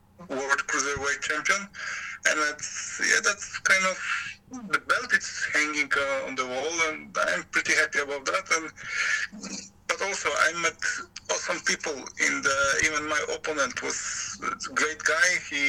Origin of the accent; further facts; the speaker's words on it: Poland; English is a second language; now in Norway; I'm Polish, but I came from Norway, so I was the first guy who represent Norway